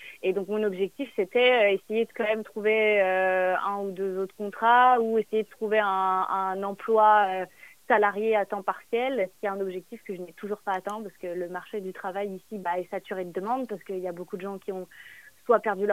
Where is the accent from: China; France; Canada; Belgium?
France; Pays de la Loire; now in Belfast, United Kingdom; j'ai 21 ans et je suis française, et plus précisément, je viens de Vendée. En ce moment, et enfin depuis un peu plus d'un an, je vis à Belfast, en Irlande du Nord